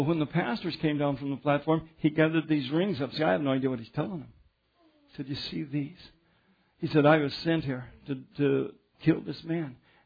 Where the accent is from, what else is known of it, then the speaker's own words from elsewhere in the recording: Colorado, United States; also born or lived in Nebraska; I lived in Nebraska. I know what a snowstorm is. I grew up in Colorado.